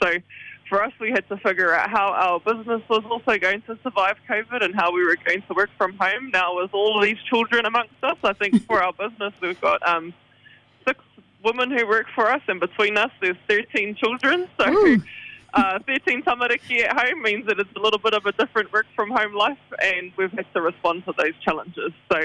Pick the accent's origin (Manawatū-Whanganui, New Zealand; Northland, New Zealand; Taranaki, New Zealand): Northland, New Zealand; Moerewa; now in Pakaraka, New Zealand; I'm from Ngāti Hine at Te Kapotai, born and raised in Moriwa, currently living in Pakaraka with my whānau and our whānau home.